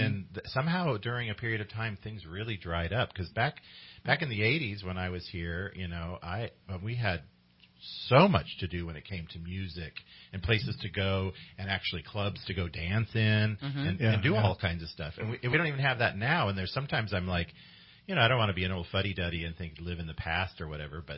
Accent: Reading, Pennsylvania, United States; So you know what's interesting is growing up in Reading, we've had a lot come and go.

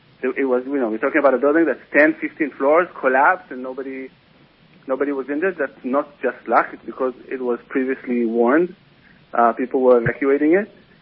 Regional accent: Jerusalem, Jerusalem District, Israel; And for me, any rockets fired at Israel, but particularly in Jerusalem, which is my hometown, breaks my heart.

